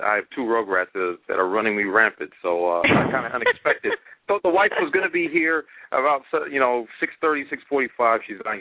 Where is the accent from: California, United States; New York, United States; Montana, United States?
New York, United States; Brooklyn; I was born in Brooklyn, right there in Crown Heights. Maple Street, between Norton and Rogers. Anytime someone gives you a cross street, they're from there. But, grew up there